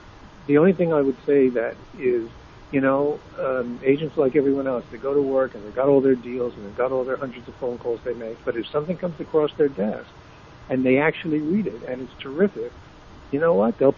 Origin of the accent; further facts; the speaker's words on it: United States; I'm an American, but when I came back to the States, I had at least one credit